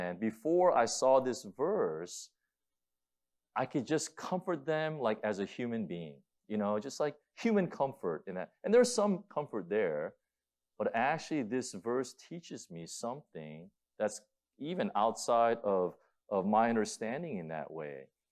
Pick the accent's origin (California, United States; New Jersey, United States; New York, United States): California, United States; now in Florida, United States; And, you know, I come from California, and so probably that happens a lot more than here in Florida.